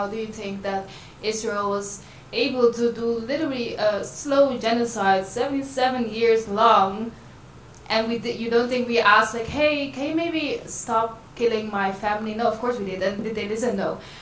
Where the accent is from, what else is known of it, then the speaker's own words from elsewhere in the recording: Nijmegen, Gelderland, Netherlands; now in Rotterdam, Netherlands; Anyways, I was actually born and raised in Nijmegen, so I've been living now almost 4 years in Rotterdam